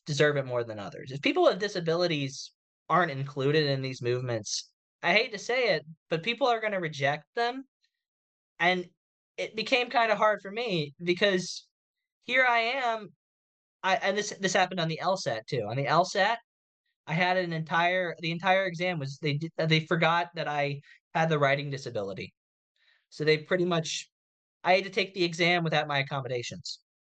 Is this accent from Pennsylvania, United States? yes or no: no; Akron, Ohio, United States; I grew up in Akron, Ohio, like a suburb of Akron. So rural Ohio, kind of in the middle of nowhere, kind of close to Akron